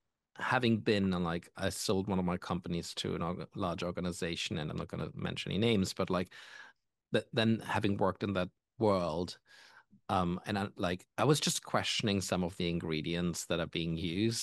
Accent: Germany; accent: German; English is a second language; I grew up in Germany, and you can tell by my accent, I obviously have a foreign accent

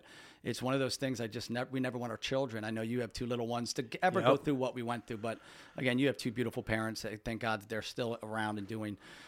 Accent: Pennsylvania, United States; right here in Lebanon County. And I've been blessed not to have to move away.

